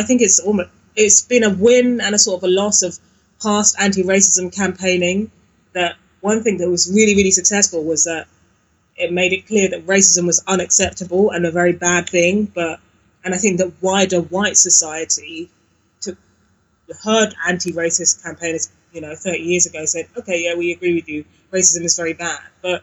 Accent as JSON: {"language": "English", "region": "London", "country": "United Kingdom", "tie": "born or raised there", "said": "I live in East London. I was raised in South London."}